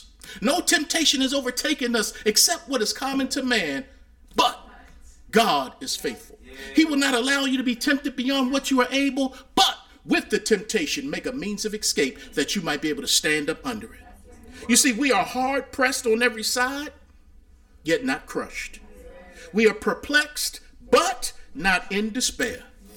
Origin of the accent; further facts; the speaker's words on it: Baltimore, Maryland, United States; I learned about conjunctions growing up in Baltimore watching cartoons.